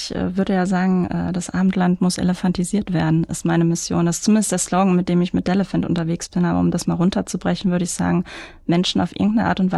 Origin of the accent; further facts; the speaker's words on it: Mülheim, North Rhine-Westphalia, Germany; now in Duisburg, Germany; Ich bin in Mülheim-Speldorf groß geworden und ich mag Duisburg einfach.